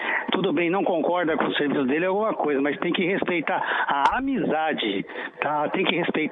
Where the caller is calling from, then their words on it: Osasco, São Paulo, Brazil; de Osasco.